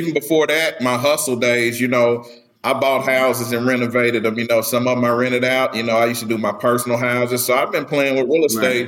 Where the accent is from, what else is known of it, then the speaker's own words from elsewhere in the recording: Midwest, United States; So I come from the Midwest.